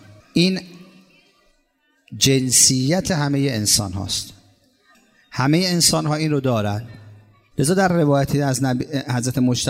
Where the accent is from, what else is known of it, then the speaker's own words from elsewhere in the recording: Iran; حالا ما به برکت کشورمون، کشور نورانیمون، ایران عزیز، علما، مراجع، خانواده هامون، پدر مادرمون، در جایی به دنیا آمدیم که قوی ترین مرکز تشیع هست در کره زمین.